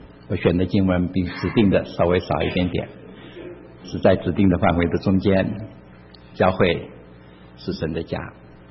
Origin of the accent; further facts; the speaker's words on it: China; 有点像是我们中国人的春节跟过年，就是当过节的时候大家都回家去